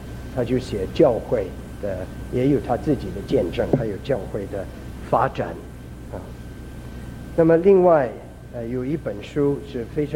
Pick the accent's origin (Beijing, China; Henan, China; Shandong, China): Henan, China; Kaifeng; moved away; 就想起我小的时候在河南开封跟小朋友一起玩，听到鸟声，看到树花，都是北方我很熟悉的。